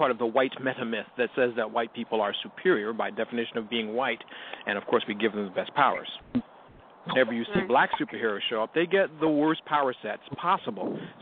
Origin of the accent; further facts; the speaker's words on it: California, United States; I'm from California.